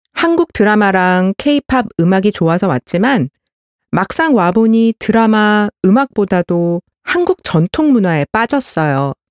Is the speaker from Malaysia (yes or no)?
yes; Malaysia; Korean is a second language; 말레이시아에서 온 한국 대학교 3학년 학생